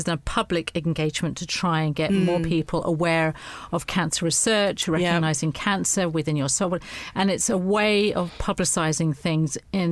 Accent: London, United Kingdom; I came from South London.

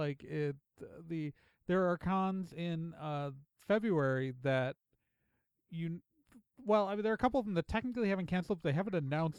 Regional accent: Wauwatosa, Wisconsin, United States; Yeah, I'm from Wauwatosa originally.

